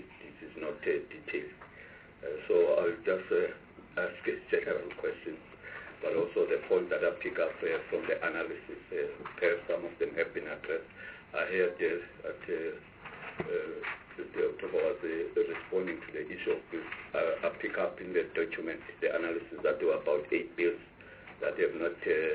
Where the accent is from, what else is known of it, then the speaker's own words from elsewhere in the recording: Eastern Cape, South Africa; as is indicating that I'm from the Eastern Cape.